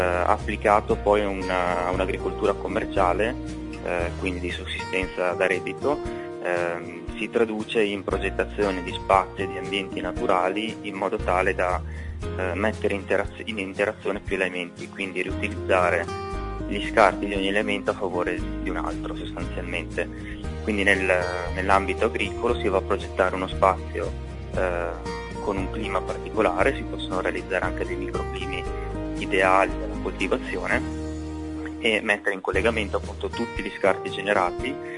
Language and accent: Italian; Lombardy, Italy; moved away; anziché tornare in Lombardia, la mia terra, diciamo, originaria